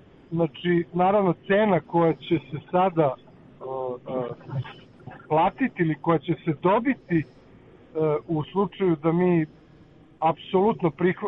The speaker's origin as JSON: {"language": "Serbian", "region": "Belgrade", "country": "Serbia", "tie": "born or raised there", "said": "ja sam, da kažemo, Beograđanin. Odrastao sam ovdje i rođen sam u Beogradu"}